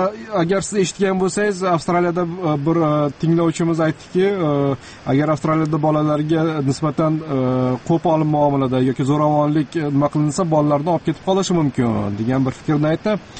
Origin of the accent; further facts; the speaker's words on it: Dushanbe, Tajikistan; Dushanbada men katta bo'lganman